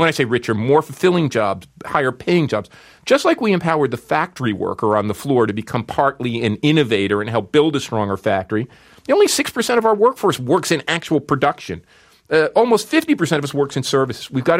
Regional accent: Newark, New Jersey, United States; I was born in Newark, New Jersey, grew up in New Jersey, could go to Rutgers University and get a path to upward mobility.

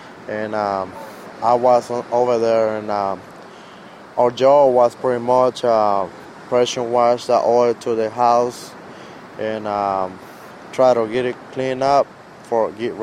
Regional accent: Guatemala; moved away as an adult; now in Hammond, United States; I'm from Guatemala. I've been living in South Carolina. Now I'm living in Hammond. I got on this job 3 weeks, and I've been living here in Louisiana for about 3 years.

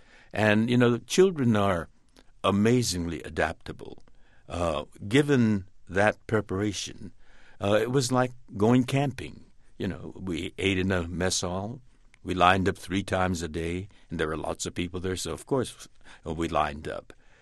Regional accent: United States; born or raised there

